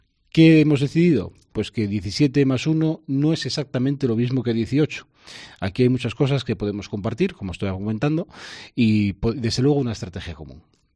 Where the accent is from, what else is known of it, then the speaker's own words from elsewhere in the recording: Castropol, Asturias, Spain; Yo soy vecino del noroccidente de Asturias. Vengo de Castropol, como todo el mundo sabe.